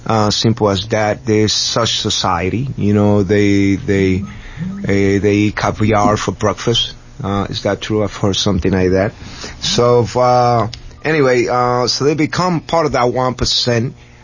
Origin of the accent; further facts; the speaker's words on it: Brooklyn, New York, United States; I'm from Brooklyn. I've known Al Sharpton. I grew up seeing Al Sharpton.